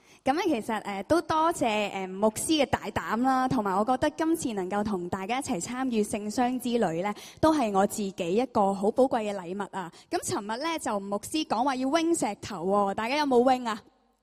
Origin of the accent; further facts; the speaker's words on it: Chaozhou, Guangdong, China; 因为我是潮州人嚟噶，我识讲少少啦。我迟啲都好想同你哋一起翻去汕头啊。